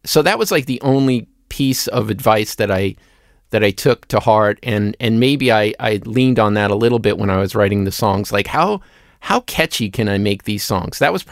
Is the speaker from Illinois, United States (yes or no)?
no; Queens, New York, United States; Well, I grew up in Queens, spent a little time in Long Island, but not much, mostly in Queens.